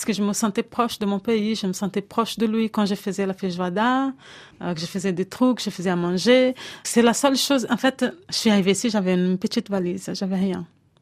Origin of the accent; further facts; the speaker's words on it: Brazil; French is a second language; moved away as an adult; now in France; quand j'ai quitté le Brésil, j'ai laissé un enfant derrière moi. Je pouvais pas l'amener avec moi. En fait, venir en France, c'était pouvoir l'offrir un avenir, mais dans l'idée, c'est je viens, j'apprends à parler français